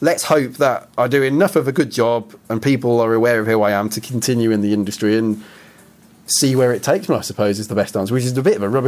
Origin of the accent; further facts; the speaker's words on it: West Midlands, United Kingdom; going back to when I was growing up in Warwickshire.